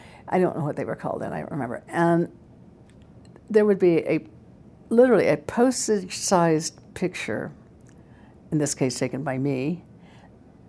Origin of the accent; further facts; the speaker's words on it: United States; So it's pretty clear to an American, even disguised as a Brit as I was